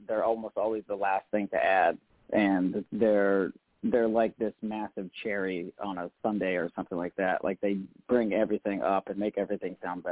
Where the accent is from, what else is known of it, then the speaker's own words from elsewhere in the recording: Maine, United States; I'm from Maine, so I'm a little bit more of an … fan because he's kind of like a little bit more redneck.